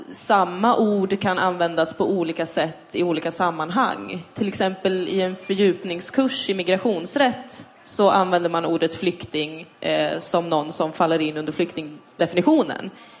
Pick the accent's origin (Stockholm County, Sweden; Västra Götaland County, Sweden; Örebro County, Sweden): Stockholm County, Sweden; Täby; Jag har bott i Täby. Jag har vuxit upp i Täby.